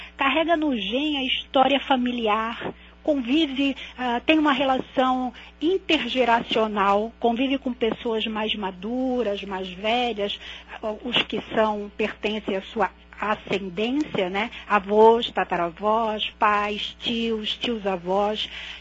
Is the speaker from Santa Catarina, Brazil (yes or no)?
yes; Florianópolis, Santa Catarina, Brazil; now in Rio de Janeiro, Brazil; Eu sou de Florianópolis.